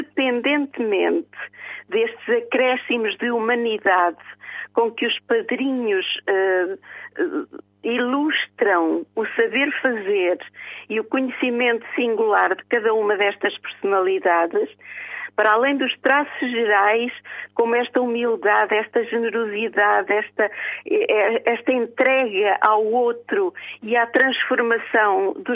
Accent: Oliveira do Bairro, Aveiro, Portugal; born there; Eu sou nascida no Treviscal, no Conselho de Oliveira de Bairro, onde resido neste momento.

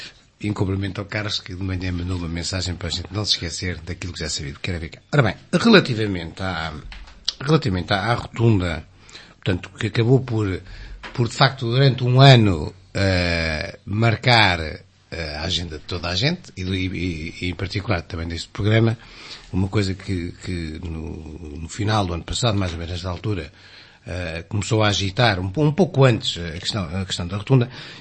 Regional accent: Costa Nova, Aveiro, Portugal; mas sou da Costa Nova, daquela zona.

